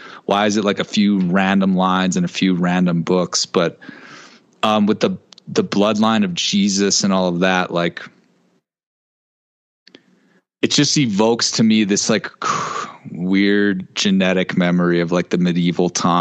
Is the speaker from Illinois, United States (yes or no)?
yes; Chicago, Illinois, United States; my family is, I mean, we're like, I don't even want to say ethnic, but like we're all like from Chicago